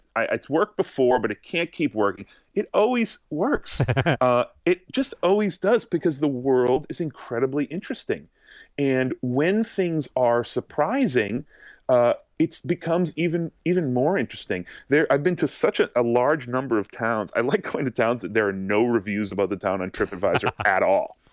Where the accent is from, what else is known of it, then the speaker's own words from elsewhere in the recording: Massachusetts, United States; I'm from Massachusetts, so I've certainly been on, I've actually been on a tour like that.